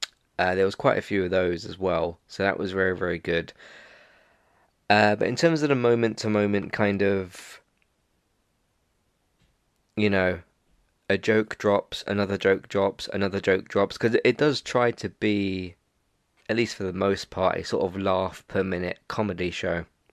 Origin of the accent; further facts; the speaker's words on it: United Kingdom; even as a British person, I don't watch a ton of British TV.